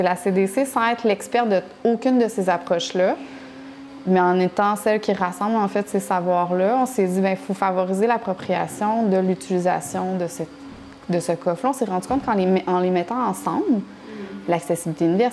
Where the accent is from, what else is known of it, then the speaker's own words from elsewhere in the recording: Longueuil, Quebec, Canada; Moi, j'ai grandi à Longueuil. On était majoritairement blancs. Tu sais, je veux dire, c'était à Montréal que je voyais de la diversité